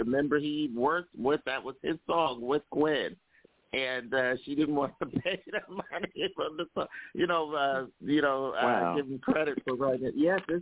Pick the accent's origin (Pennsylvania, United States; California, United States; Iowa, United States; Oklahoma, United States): Pennsylvania, United States; Philadelphia; also born or lived in New Jersey / New York; I'm from New York. Well, actually Philadelphia originally, but I lived in the New Jersey area. So I'm in the Northeast